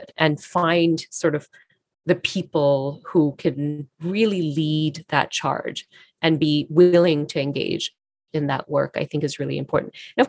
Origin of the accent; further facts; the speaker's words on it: Singapore; my invisible identity of being Singaporean is such an important part of whom I identify as